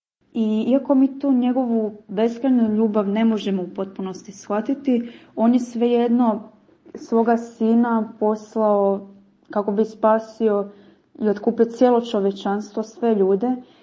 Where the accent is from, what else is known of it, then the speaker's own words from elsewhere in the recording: Zagreb, City of Zagreb, Croatia; dolazim iz Zagreba i idem u treći razred u prvoj gimnaziji